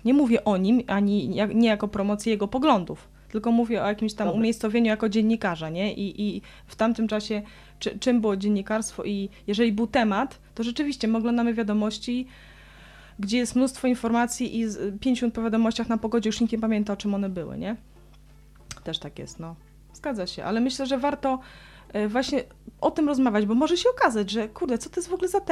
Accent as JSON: {"language": "Polish", "town": "Lublin", "region": "Lublin Voivodeship", "country": "Poland", "said": "O, jak w Lublinie, żeby tutaj był przez wiele lat, ja jestem z Lublina, przez wiele lat"}